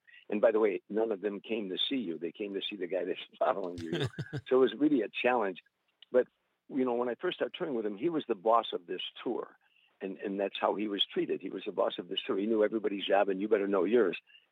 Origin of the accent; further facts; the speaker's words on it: Harvey, Illinois, United States; He was a kid from Hoboken in New Jersey, and I was a kid from Harvey, Illinois. And that's what we talked about, the neighborhood growing up, parents, you know, those things.